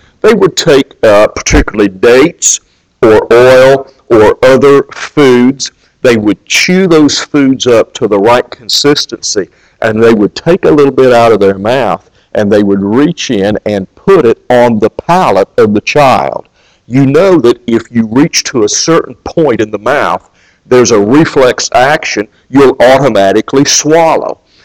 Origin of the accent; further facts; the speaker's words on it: Kansas City, Missouri, United States; I was raised in the barbecue capital of the world. I was raised in Kansas City